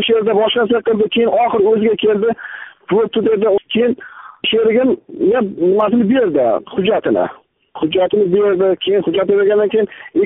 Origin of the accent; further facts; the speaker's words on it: Dehqonobod, Qashqadaryo Region, Uzbekistan; born there; Men 1979-yil 30-yanvar kuni Qashqadaryo viloyati Dehqonobod tumanida tug'ilganman. Millatim o'zbek.